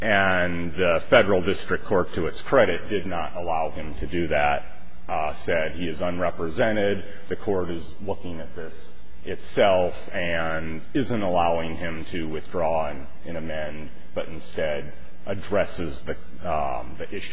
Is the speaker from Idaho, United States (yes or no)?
yes; Boise, Idaho, United States; I'm an attorney from Boise, Idaho